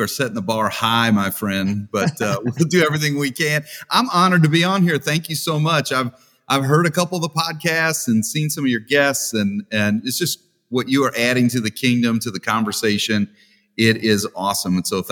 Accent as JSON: {"language": "English", "town": "Cincinnati", "region": "Ohio", "country": "United States", "tie": "born or raised there", "said": "Well, I grew up in Cincinnati. It's the, you know, the sophistication of the North and the charm of the South all rolled up into one perfect city."}